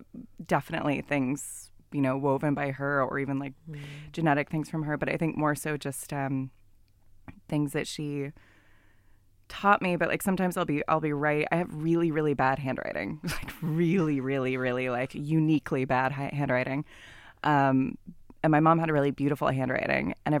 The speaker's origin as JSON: {"language": "English", "region": "California", "country": "United States", "said": "or I'm from California, which I think even more so, everyone's like, everything's fine."}